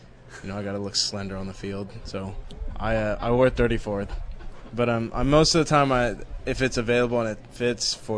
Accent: Elk Grove, California, United States; he was bashing my hometown, me and Buck, and he was like, "Oh, Elk Grove, what?"

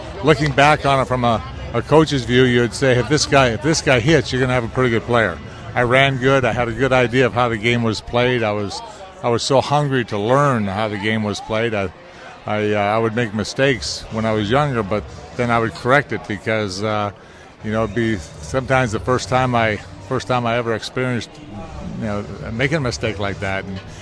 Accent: Canada; Well, I was just real excited, especially being a Canadian.

